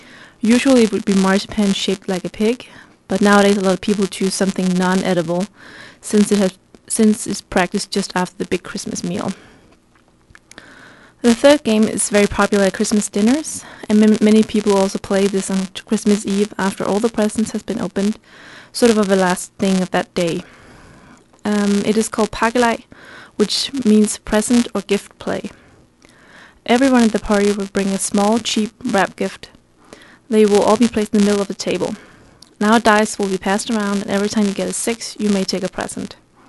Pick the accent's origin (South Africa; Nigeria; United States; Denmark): Denmark; Aarhus, Central Denmark Region; I'm from Aarhus, Denmark.